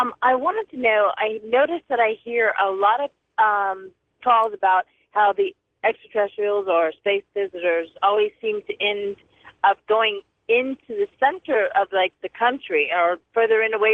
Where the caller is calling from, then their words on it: Florida, United States; because I am calling from Florida